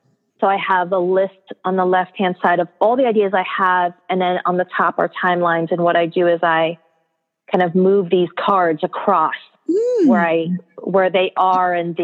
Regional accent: Philippines; I am Filipino, and however, I don't assume that I know everything about my own culture.

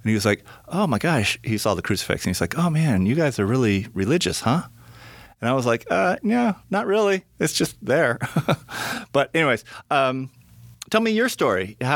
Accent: Arlington, Virginia, United States; born there; moved away; So I was born in Arlington and got baptized there.

